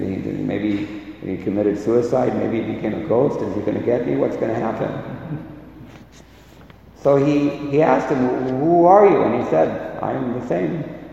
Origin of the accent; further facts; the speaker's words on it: Hollywood, California, United States; born there; I was born in Hollywood. What kind of a place is that for spiritual life?